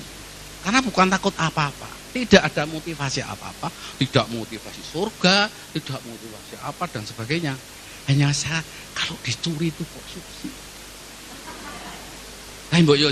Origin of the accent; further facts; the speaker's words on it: Java, Indonesia; now in Bali, Indonesia; Nah saya ini wong Jawa pindah ke Bali